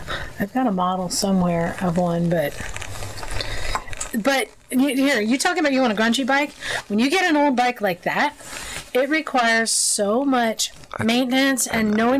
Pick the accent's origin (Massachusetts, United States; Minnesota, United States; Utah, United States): Utah, United States; Cedar City; So I wanted to share with him that because I'm from Cedar City, and that's where my grandparents lived growing up.